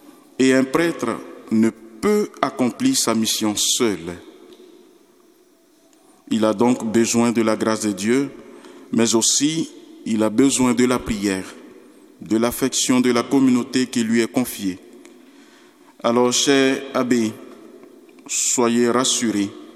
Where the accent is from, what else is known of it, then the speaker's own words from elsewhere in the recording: Côte d’Ivoire; now in France; chez nous en Côte d'Ivoire, quand vous descendez de l'avion et que vous voulez rentrer dans la ville